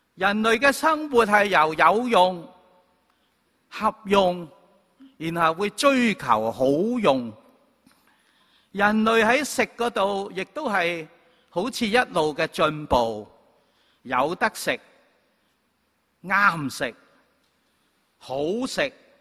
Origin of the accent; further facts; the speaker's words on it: China; 我哋中国人有句话，民以食为先，或者民以食为天，食大过天